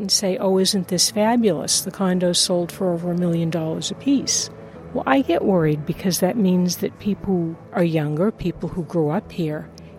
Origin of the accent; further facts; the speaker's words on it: Cambridge, Massachusetts, United States; When I grew up in East Cambridge, families tend to concentrate in areas where families who came from the same areas they had emigrated from. It was a very interesting place to grow up in.